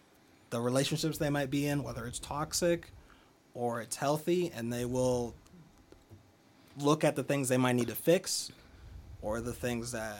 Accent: New England, United States; Dude, I'm from New England, so like, you know, I'm on a root for like home team, dude.

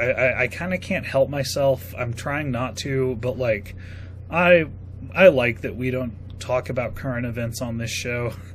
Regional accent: Texas, United States; Yeah, I mean, that's part of my riot as a Texan.

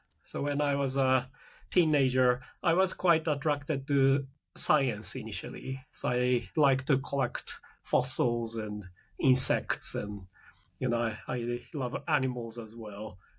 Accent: Japan; English is a second language; also born or lived in United Kingdom; now in United States; I'm originally from Japan, but now I teach in the United States.

